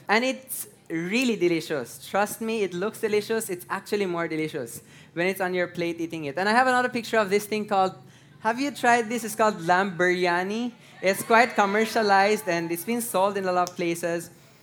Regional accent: Iran; And if you know me, I'm from Iran.

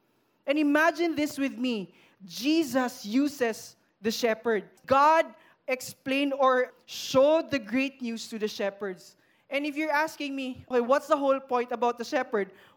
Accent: Philippines; As a Filipino, Christmas is the longest holidays that we love to celebrate.

